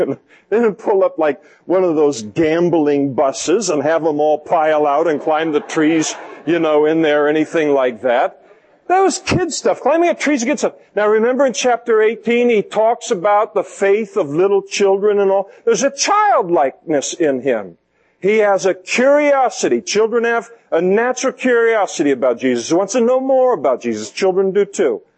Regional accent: Napa, California, United States; In Fuller Park in Napa, where I grew up, by the way, have I told you I'm from Napa? Everyone from Napa tells you sooner or later in the conversation that they're from Napa.

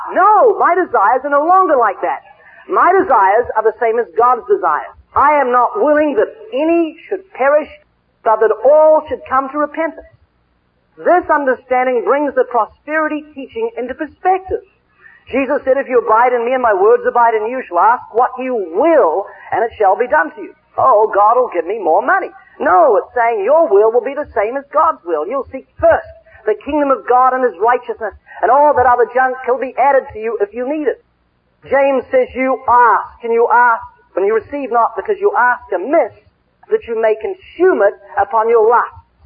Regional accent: New Zealand; now in California, United States

